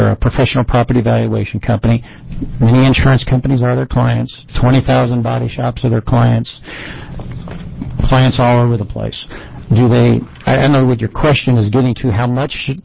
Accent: Kansas, United States; That's Missouri. I'm from Kansas.

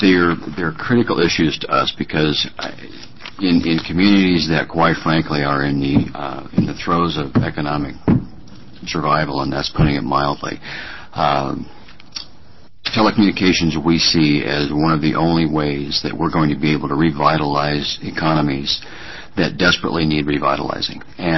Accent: Condon, Oregon, United States; I'm from Condon.

